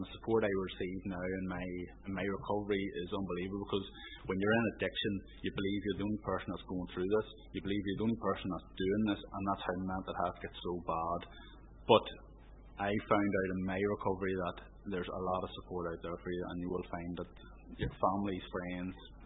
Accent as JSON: {"language": "English", "town": "Newry", "region": "Northern Ireland", "country": "United Kingdom", "said": "I'm from Newry."}